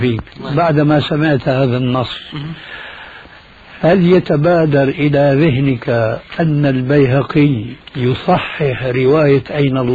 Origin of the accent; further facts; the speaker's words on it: Syria; كما يقولوا عندنا في الشام من فوق الاساطيح